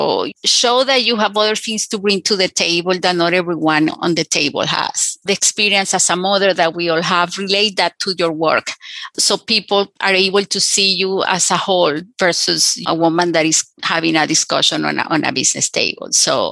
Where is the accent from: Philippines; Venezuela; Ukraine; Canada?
Venezuela; now in United States; I grew up in Venezuela where I wasn't aware.